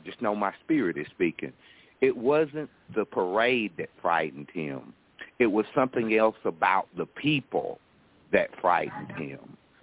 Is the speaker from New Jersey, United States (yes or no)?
no; Georgia, United States; now in Atlanta, United States; I live in Atlanta right now, but I'm originally from a little German town in the northeast Georgia mountains, 12 miles from North Carolina, 30 miles from Tennessee, and 30 miles from South Carolina.